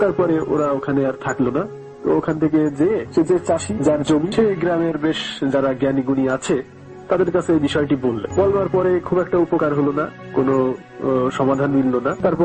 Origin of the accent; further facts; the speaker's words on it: Kotchandpur, Khulna Division, Bangladesh; শিরাইদাহের কোটচাঁদপুর থেকে … আমার গ্রামের নাম তালসার।